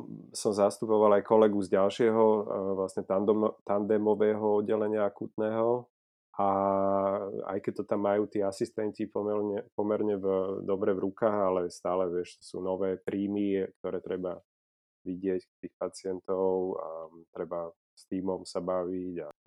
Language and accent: Slovak; Bratislava, Bratislava Region, Slovakia; now in Switzerland; som z Bratislavy, 35 rokov, tuším. Som lekár.